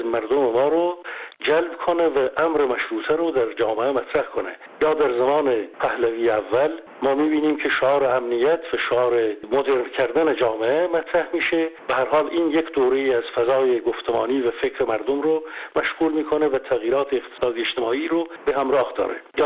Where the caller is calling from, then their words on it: Germany; از آلمان هستم.